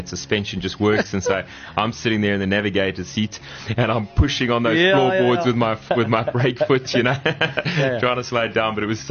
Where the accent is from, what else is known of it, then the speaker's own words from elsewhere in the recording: Kempton Park, Gauteng, South Africa; also born or lived in Birmingham, United Kingdom; So grew up here. I grew up in Kempton Park on the East Rand.